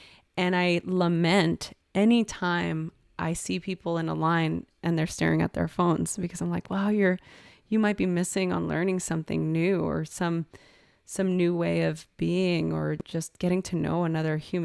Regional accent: East Los Angeles, California, United States; I grew up in East LA during the LA riots.

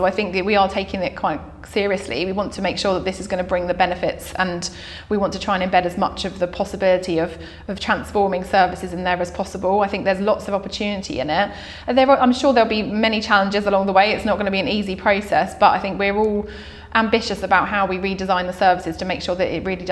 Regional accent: Worthing, South East England, United Kingdom; I grew up in Worthing, and I've got three children living in Worthing as well.

